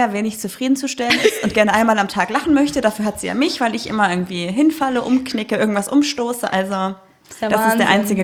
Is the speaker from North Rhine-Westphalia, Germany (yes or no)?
yes; Düsseldorf, North Rhine-Westphalia, Germany; Also ganz ehrlich, als ob wir als Düsseldorfer nach Köln gehen würden.